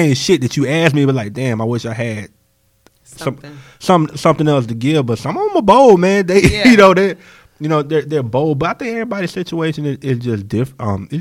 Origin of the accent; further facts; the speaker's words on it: Goldsboro, North Carolina, United States; I'm not from here originally. Mm-hmm. I'm from Goldsboro, North Carolina.